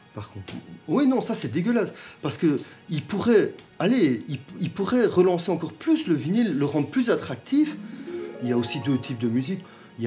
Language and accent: French; Charleroi, Wallonia, Belgium; Moi j'adore Charleroi, je suis de Charleroi, je faisais une fixation sur Charleroi.